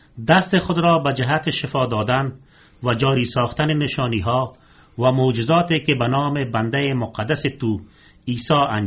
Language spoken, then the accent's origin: Persian; Afghanistan; ما افغان هستم و عیسی مسیح را به حیث خداوند نجات دهنده خود قبول کردیم